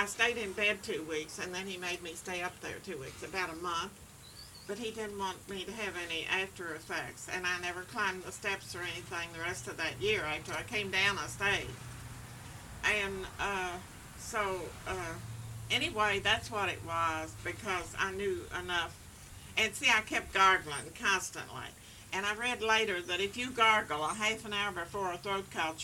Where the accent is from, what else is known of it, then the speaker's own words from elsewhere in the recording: Maysville, Kentucky, United States; I was born in Maysville, out in the county, Mason County, and on August 17th, 1910. Mm-hmm. And I went to the public school, and then when I got ready for high school, I went to Maysville High School and graduated there in 1928.